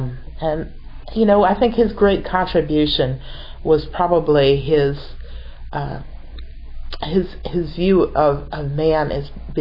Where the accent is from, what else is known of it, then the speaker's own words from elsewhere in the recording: Connecticut, United States; she was born in 1853 in Connecticut, my home state.